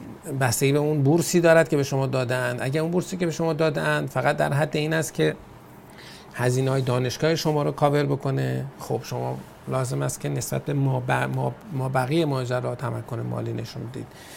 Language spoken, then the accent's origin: Persian; Afghanistan; از افغانستان هستم، آیلتس 7.5 هم دارم